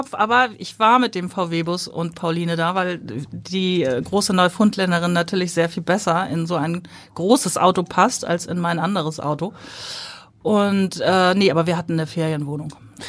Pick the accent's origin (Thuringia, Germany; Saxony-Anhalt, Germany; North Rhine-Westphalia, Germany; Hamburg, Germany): Hamburg, Germany; Also Blankenese ist ja auch nicht, wo ich aufgewachsen bin, ist ja auch nicht richtig Stadt.